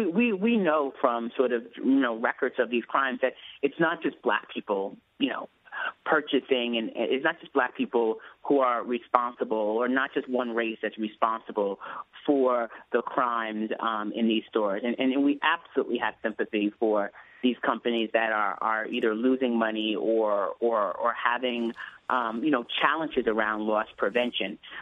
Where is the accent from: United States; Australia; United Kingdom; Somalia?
United States; New York; I grew up on Eastern Long Island and always dreamed of moving to New York City